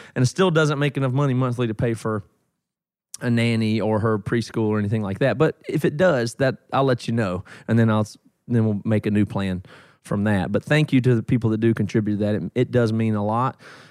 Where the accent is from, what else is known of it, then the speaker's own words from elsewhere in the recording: South Carolina, United States; now in Seattle, United States; But I'm from South Carolina originally.